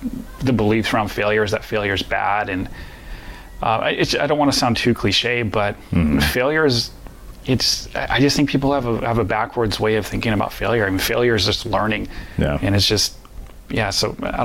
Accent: Midwest, United States; Well, growing up in the Midwest in general, I find that there's different values that people in the Midwest have, especially how they relate to other people.

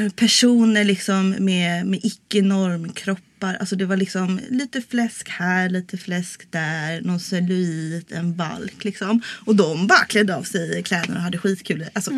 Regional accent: Stockholm, Stockholm County, Sweden; Alltså jag kommer ju från Stockholm. Så att jag hade ju sett burlesk.

